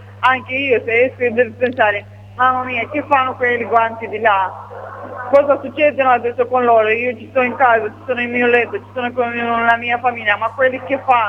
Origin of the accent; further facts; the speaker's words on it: Romania; Italian is a second language; now in Italy; Da Romania.